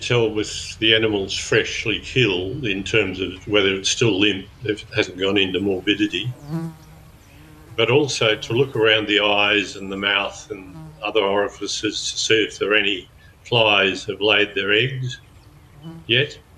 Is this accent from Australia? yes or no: yes; Australia; As an Australian, I'm not allowed to have in my possession any native Australian fauna or part thereof without a permit.